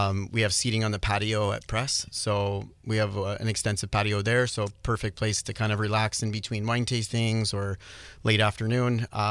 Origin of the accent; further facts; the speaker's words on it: East Coast, United States; Yeah, you know, I grew up on the East Coast, so you don't see black cod at all.